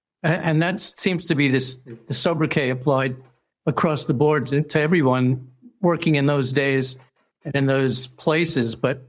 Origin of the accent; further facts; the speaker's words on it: Manhattan, New York, United States; also born or lived in London, United Kingdom; I was born in London, England, and then I was raised in Manhattan.